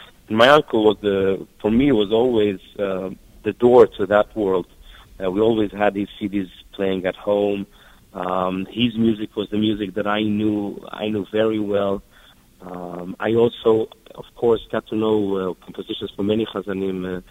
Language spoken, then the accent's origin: English; Israel; also born or lived in Switzerland; So I was born in Israel, but my parents lived in Switzerland for most of my childhood years.